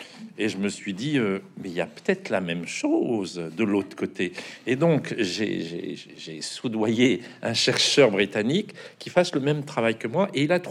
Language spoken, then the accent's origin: French; Abbeville, Hauts-de-France, France; Je suis d'Abbeville, dans la Somme. C'est-à-dire, c'est un bled de 20 000 habitants